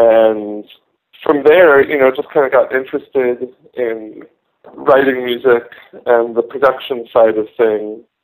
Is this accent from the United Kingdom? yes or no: no; Kansas City, Missouri, United States; Oh, I grew up in Kansas City, Missouri.